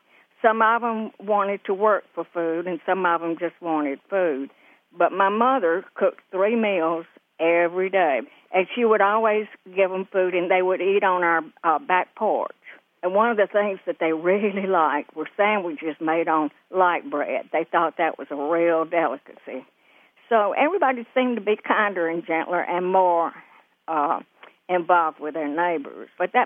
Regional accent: Meridian, Mississippi, United States; now in Birmingham, United States; I'm in Birmingham, Alabama now, but I grew up in Meridian, Mississippi

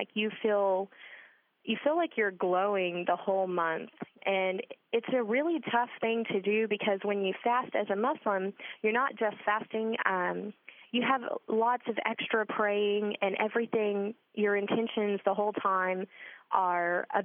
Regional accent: Dallas, Texas, United States; I am from Dallas, Texas.

